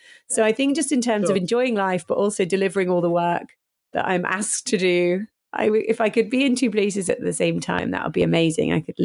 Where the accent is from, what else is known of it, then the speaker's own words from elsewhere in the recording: Sheffield, Yorkshire and the Humber, United Kingdom; You know, I grew up in Sheffield and went to a state school.